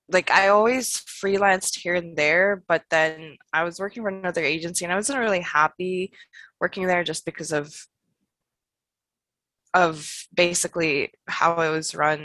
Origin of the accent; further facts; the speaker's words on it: Los Angeles, California, United States; I'm actually from Los Angeles, so I'm off of Los Angeles. Like we're based out of Palos Verdes, but we like to say Los Angeles because that's what the world knows.